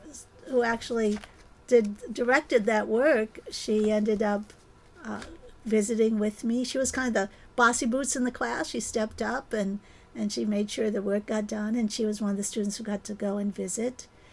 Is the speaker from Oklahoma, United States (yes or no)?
no; Minnesota, United States; I'm Anishinaabe, I'm Ojibwe Indian, I'm enrolled on the White Earth Reservation, I'm a member of the Minnesota Chippewa tribe.